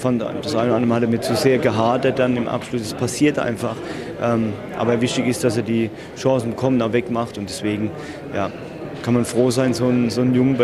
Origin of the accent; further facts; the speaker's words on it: Rhineland-Palatinate, Germany; Und heute als Pfälzer dann noch so eine Pfalz-Choreo zu sehen, das erwärmt das Herz.